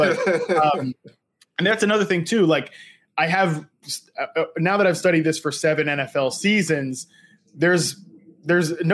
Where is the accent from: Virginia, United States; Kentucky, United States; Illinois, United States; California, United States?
Virginia, United States; I am not from West Virginia. I'm from the great state of Virginia, representing the Appalachian Trail here